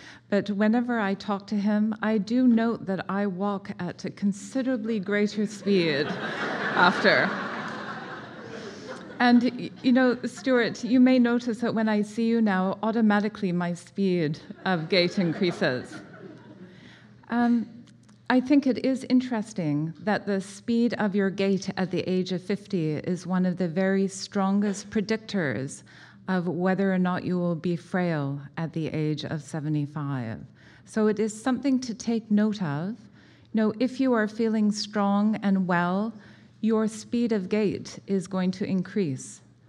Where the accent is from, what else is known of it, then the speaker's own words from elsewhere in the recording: Edmonton, Alberta, Canada; And I grew up in Edmonton, and my father was a general surgeon there.